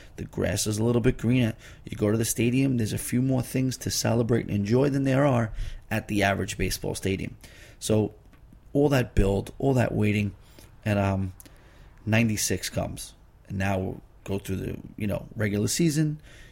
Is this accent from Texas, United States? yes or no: no; New York, United States; I grew up in Long Island, so it's a good 35, 40-minute train ride for me to get to the South Bronx.